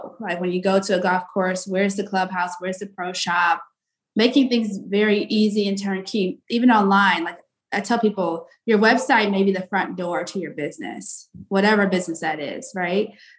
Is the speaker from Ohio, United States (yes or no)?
yes; Cleveland, Ohio, United States; Shawnee Hills Golf Course, which is my home golf course back in Cleveland